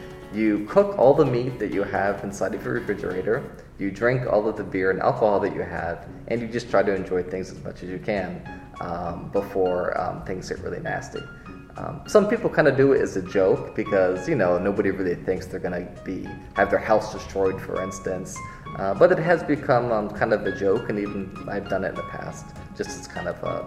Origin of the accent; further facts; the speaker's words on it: Florida, United States; I'm from America, so we really don't have a huge amount of that. But at least as far as what we do in Florida, as far as a tradition, if you could call it, if we have a hurricane which comes through